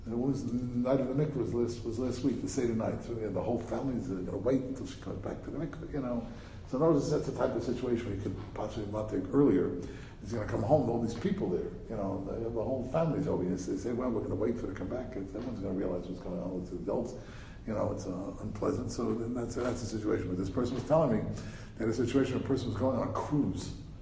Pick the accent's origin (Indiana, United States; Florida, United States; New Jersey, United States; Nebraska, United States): New Jersey, United States; Teaneck; I guess when I grew up in Teaneck, you know, there was basically not much of a community in Teaneck, so the woman went to Washington Heights, to the mikveh here.